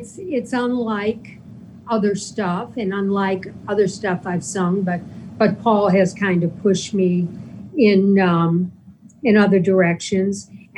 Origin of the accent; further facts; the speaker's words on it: New York, United States; and I'm a New Yorker, so we were staying there